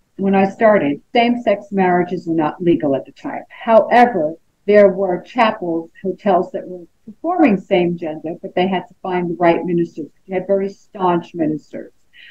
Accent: Las Vegas, Nevada, United States; from Las Vegas, Nevada.

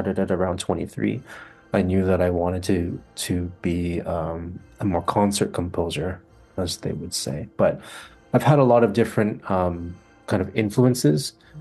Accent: Calgary, Alberta, Canada; also born or lived in Edmonton / Montreal / Germany; I grew up in Calgary, so that's sort of my home base. Did my first composition degree there, and I lived for a while in Edmonton, had some good times there, but I spent 10 years living in Montreal

